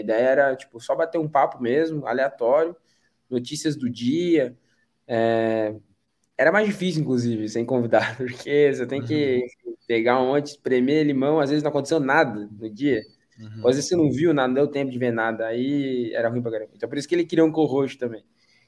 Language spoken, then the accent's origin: Portuguese; Brazil; até porque eu sou brasileiro.